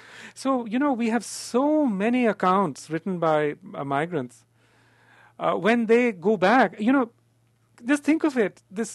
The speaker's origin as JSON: {"language": "English", "country": "India", "tie": "born or raised there", "said": "when I was growing up in India, this aspect of our diaspora just didn't exist for us."}